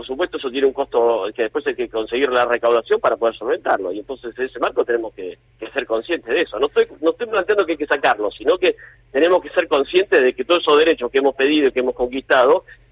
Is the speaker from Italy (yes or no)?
no; Argentina; tenemos muchos derechos que hemos conquistado como Argentina